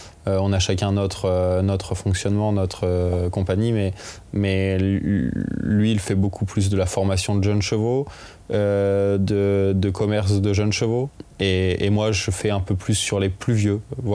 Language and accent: French; France; quand on est français, en France